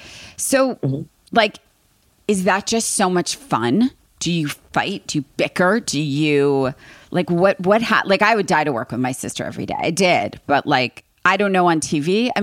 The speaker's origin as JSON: {"language": "English", "region": "New York", "country": "United States", "said": "Same. I'm a New Yorker at heart, but I love living here."}